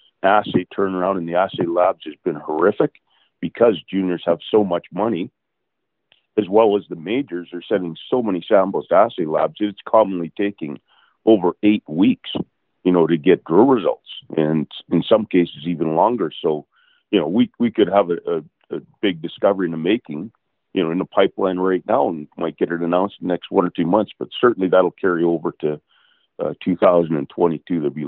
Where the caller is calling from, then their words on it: British Columbia, Canada; I'm in British Columbia and it's very cold and there's a lot of dry heat here, so I might sound a little stuffy.